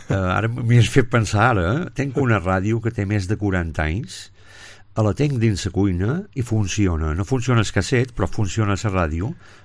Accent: Ciutadella, Balearic Islands, Spain; born there; vaig néixer a Ciutadella, al carrer des de Gullador, número 34

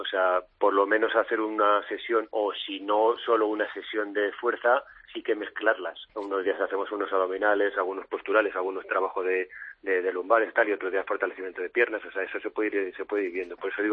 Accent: Aranjuez, Community of Madrid, Spain; Yo me crié en Aranjuez, nací allí

